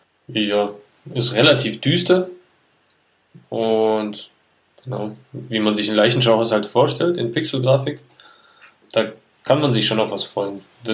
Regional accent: Baden-Württemberg, Germany; ich bin aus dem Schwarzwald im Süden Deutschlands, studiere da auch in Furtwangen im Schwarzwald Online-Medien

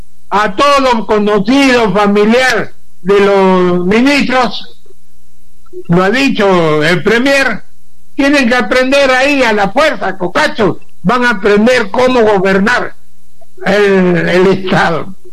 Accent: Peru; Somos peruanos, por eso le hablo a usted

